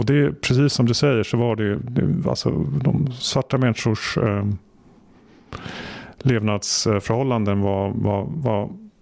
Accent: Sweden; om jag som svensk skulle gå och sätta mig i en tingsrätt i Stockholm och sitta där några dagar

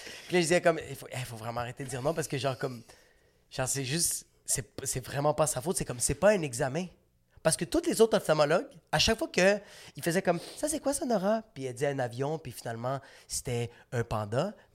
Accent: Lebanon; Je dis, je suis libanaise.

